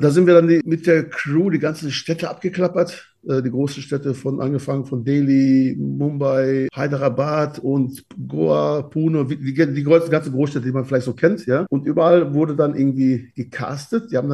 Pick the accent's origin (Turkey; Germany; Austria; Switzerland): Turkey; Antalya; in meiner Heimat in Antalya.